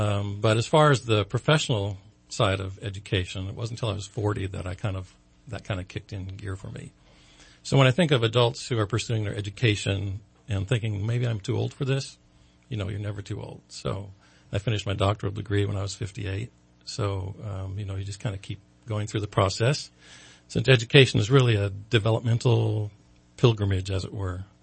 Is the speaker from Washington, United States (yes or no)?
yes; Bremerton, Washington, United States; So, I grew up in Western Washington, in Bremerton, and so it was much cooler than we're talking about.